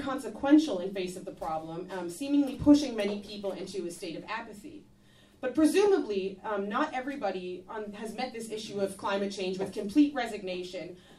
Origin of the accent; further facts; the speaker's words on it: St. John's, Newfoundland and Labrador, Canada; I'm standing up because I grew up in St. John's